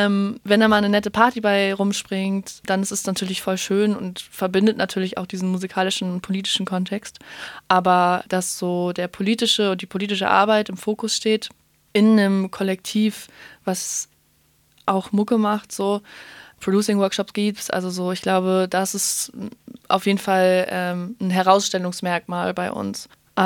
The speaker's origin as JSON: {"language": "German", "region": "Hamburg", "country": "Germany", "tie": "born or raised there", "said": "das letzte Jahr war für mich das erste Mal, wo ich wirklich den Sommer über nicht in meiner Heimatstadt war, also in Hamburg."}